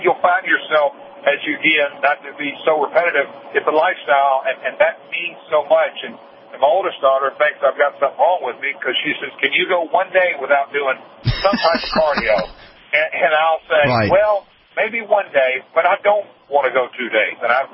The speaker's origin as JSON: {"language": "English", "region": "the South", "country": "United States", "tie": "born or raised there", "said": "just like you, Doc, we were raised in the South on sweet tea"}